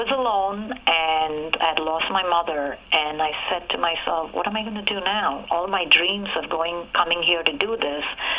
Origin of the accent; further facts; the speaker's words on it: India; moved away; growing up in India, the way I did, I spoke multiple languages. I'm multilingual. I can read and write several languages